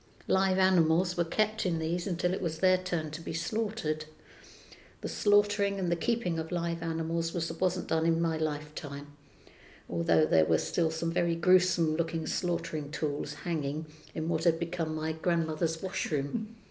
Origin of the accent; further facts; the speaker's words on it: Hambledon, South East England, United Kingdom; I've lived in the village for most of my life, on and off. I was born in Hambledon and grew up in Church Lane.